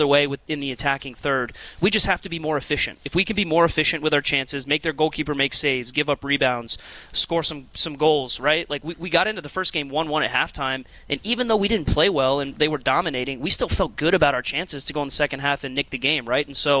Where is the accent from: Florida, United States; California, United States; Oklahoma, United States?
Florida, United States; Orlando; Well, I'm a Florida guy. Okay. You know, I'm from the South.